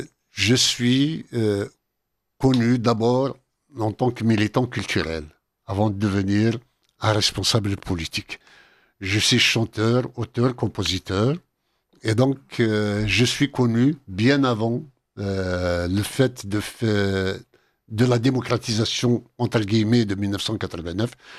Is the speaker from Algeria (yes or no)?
yes; Kabylie, Algeria; Mais nous, en tant que Kabyle, nous avons mis la barre là où il fallait